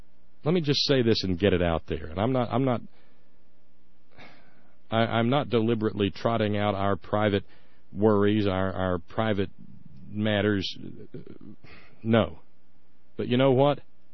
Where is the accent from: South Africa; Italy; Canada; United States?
United States; the South; Now, as a Southerner, it is my duty to remind you